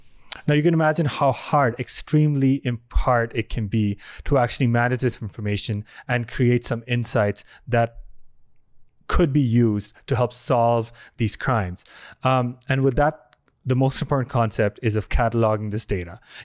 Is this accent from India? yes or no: yes; India; moved away; where I'm originally from, India, human trafficking is a huge deal there as well.